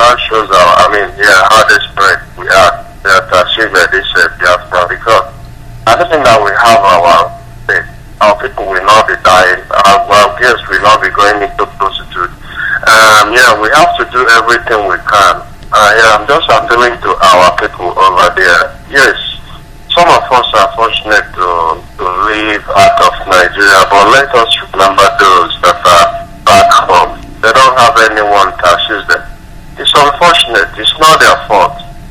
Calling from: Australia; I'm coming from Australia.

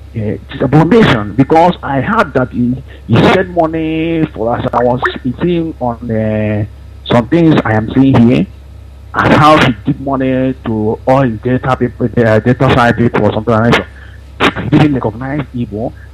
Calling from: Dakar, Senegal; I'm calling from Dakar, Senegal.

